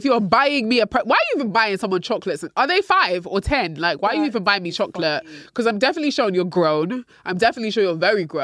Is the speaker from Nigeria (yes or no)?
yes; Nigeria; Listen, I'm Nigerian.